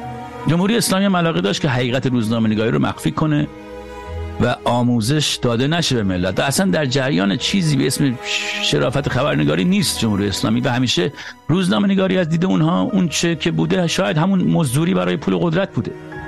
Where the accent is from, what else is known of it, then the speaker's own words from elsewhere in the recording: Iran; moved away; از ایران که اومدم بیرون